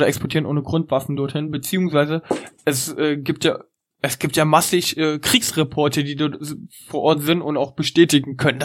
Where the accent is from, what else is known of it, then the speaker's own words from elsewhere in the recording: eastern Germany, Germany; Pass auf, ich komme ja aus dem Osten